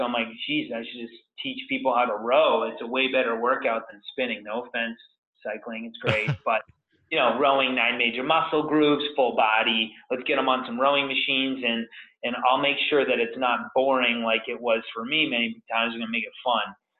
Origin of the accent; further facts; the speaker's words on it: Manchester-by-the-Sea, Massachusetts, United States; And there's an island off of my hometown. I live in a small town, Manchester by the Sea, Mass.